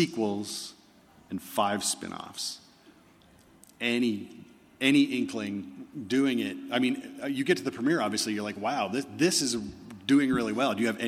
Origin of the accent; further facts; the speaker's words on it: Pennsylvania, United States; I grew up in Pennsylvania.